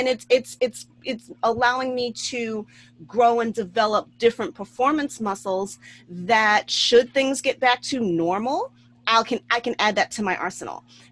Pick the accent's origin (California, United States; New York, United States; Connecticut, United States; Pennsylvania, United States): New York, United States; I know that's odd as a New Yorker.